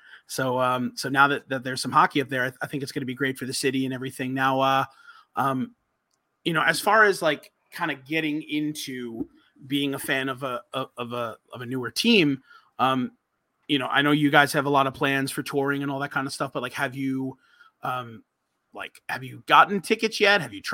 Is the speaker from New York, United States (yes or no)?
yes; New York, United States; As a sports fan, growing up in New York, every New York team by the time I was born was already established.